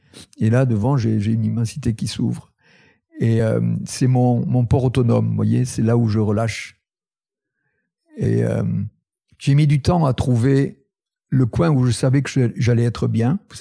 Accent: Occitanie, France; born there; Vous voyez, je suis né dans le Tarn, qui est un département extrêmement agricole, quoi

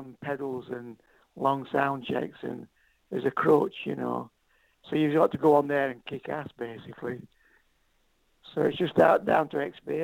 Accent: Yorkshire and the Humber, United Kingdom; I grew up between Sheffield and Doncaster in Yorkshire.

